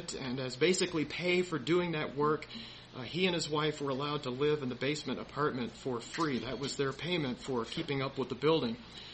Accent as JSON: {"language": "English", "town": "Freeport", "region": "Illinois", "country": "United States", "tie": "born there", "said": "a man who served as an elder at the church where I was born down in Freeport, Illinois."}